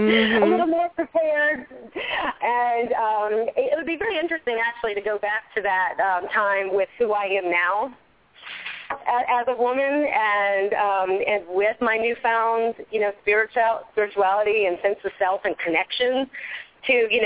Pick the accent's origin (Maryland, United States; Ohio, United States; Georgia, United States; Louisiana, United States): Maryland, United States; also born or lived in New York City; I'm from Maryland, D.C. area, and then I lived in New York City for a couple of years.